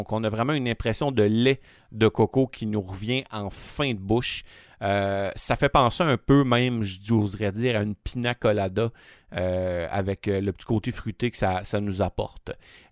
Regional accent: Rouyn-Noranda, Quebec, Canada; On retourne à Rouyn-Noranda, ma ville natale

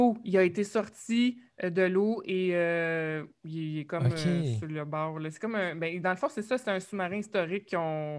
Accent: Repentigny, Quebec, Canada; Moi, j'ai grandi à Repentigny, donc avant qu'ils soient très populaires

